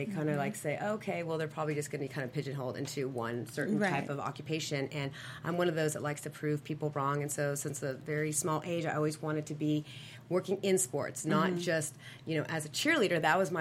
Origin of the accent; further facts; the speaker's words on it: California, United States; I grew up in the Bay Area.